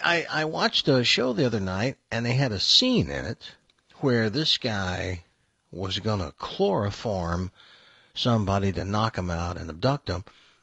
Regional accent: the South, United States; and I'm from the South, we had ham all the time.

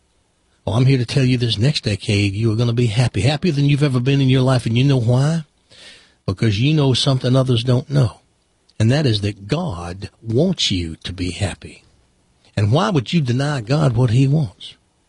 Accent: the South, United States; I'm from the South, okay? And I do believe that there's something about Southern people that draws people in.

